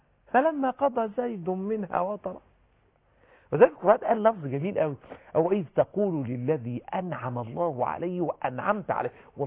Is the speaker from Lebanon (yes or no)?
no; Egypt; احنا عندنا دايما كده في الريف عندنا في مصر في الفلاحين يقولوا